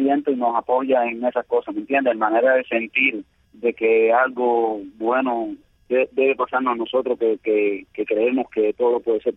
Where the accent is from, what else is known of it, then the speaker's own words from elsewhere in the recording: Oriente, Cuba; now in Havana, Cuba; Soy de Oriente, vivo aquí en La Habana.